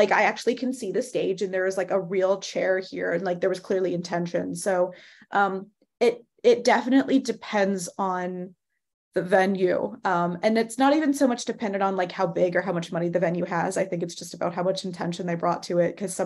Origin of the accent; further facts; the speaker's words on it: United States; which makes me really sad as an American because I know that like they have to get really popular to come over here.